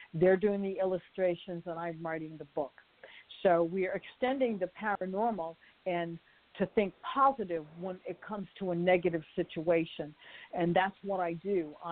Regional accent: New Hampshire, United States; accent: southern; Hey, listen, I'm from New Hampshire. You know, I'm from New Hampshire. I've got a southern accent, and I sound like I'm from the Bronx at times.

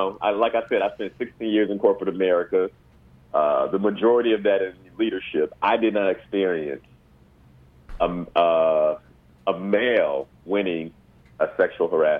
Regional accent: Chicago, Illinois, United States; And I'm from Chicago.

